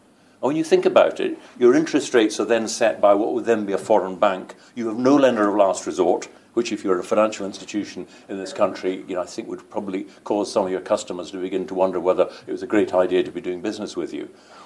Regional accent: Scotland, United Kingdom; I'm Scottish, I live in Scotland, and I'm proud of being Scottish. But I'm also proud of being British.

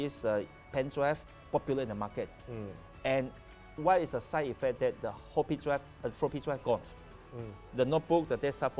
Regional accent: Skinchan, Malaysia; English is a second language; I'm from Skinchan. I stay in Klang, Ping Hwa High School since 1987. So 7 years staying there.

